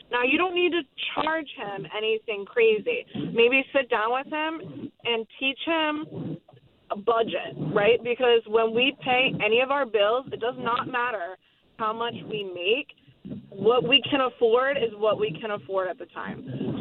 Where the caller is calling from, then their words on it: Bradenton, Florida, United States; from Bradenton.